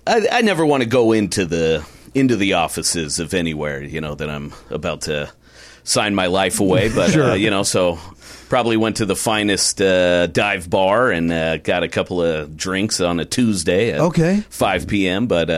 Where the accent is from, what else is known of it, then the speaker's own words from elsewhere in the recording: Portland, Oregon, United States; born there; I was born in Portland, Oregon.